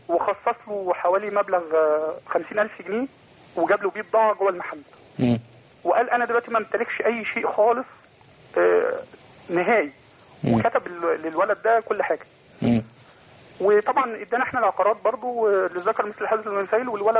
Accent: Asyut, Asyut Governorate, Egypt; من أسيوط.

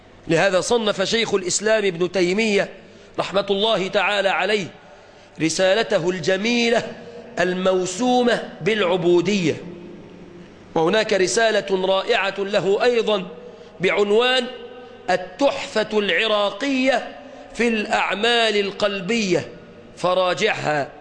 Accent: Egypt

